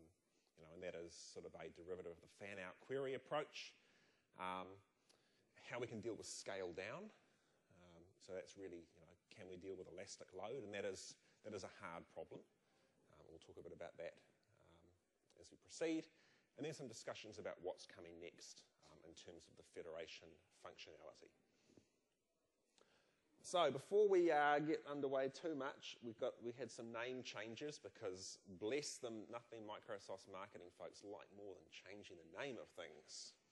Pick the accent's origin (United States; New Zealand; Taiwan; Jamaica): New Zealand; Sorry, I'm from New Zealand, so I get to.